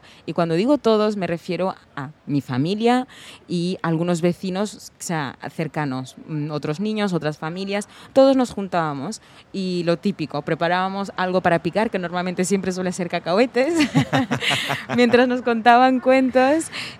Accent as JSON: {"language": "Spanish", "country": "Senegal", "tie": "born or raised there", "also_born_or_lived": "Guinea-Bissau", "said": "yo nací en Guinea-Bissau. Con 6 años me fui a vivir con mi familia a Senegal. Y claro, allí yo crecí con mis tíos, quienes, bueno, me criaron."}